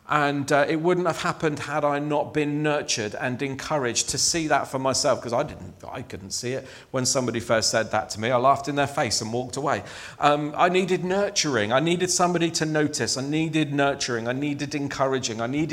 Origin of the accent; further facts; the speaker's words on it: Chesham, South East England, United Kingdom; At the church I grew up in Chesham in Buckinghamshire